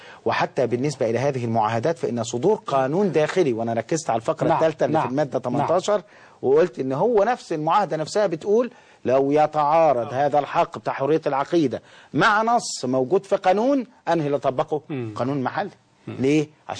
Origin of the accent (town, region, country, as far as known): Egypt